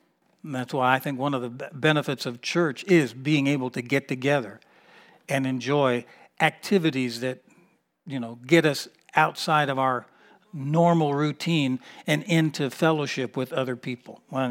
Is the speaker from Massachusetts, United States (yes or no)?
no; Miami, Florida, United States; I talked about, you know, growing up in Miami. When I was a young boy, my family moved around so much, I never was ever able to really ever develop friends, close friends.